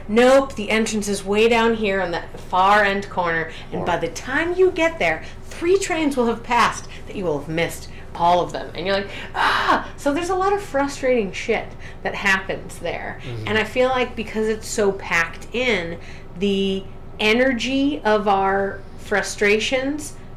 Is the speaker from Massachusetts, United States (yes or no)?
yes; Boston, Massachusetts, United States; Because I'm from Boston.